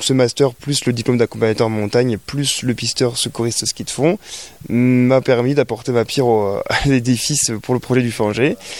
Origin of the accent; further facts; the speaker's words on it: Dunkirk, Hauts-de-France, France; donc je suis originaire de Dunkerque, du nord de la France